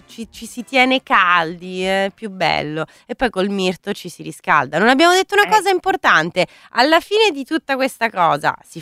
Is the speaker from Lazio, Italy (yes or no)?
yes; Rome, Lazio, Italy; cioè io sono di Roma, però volessi imparare non è che mi cacciate